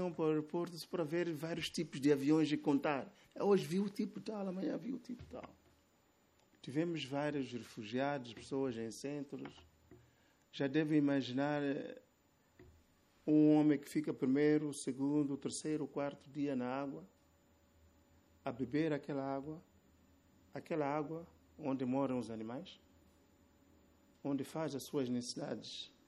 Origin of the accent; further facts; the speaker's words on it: Mozambique; uma das coisas que nós temos como moçambicanos é que somos muito unidos.